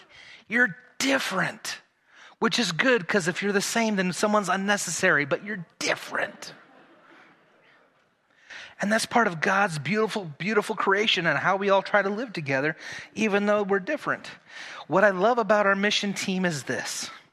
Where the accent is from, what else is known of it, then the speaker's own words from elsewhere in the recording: Nebraska, United States; I grew up in Nebraska in the middle of the country, and I drew a picture of a giant teepee.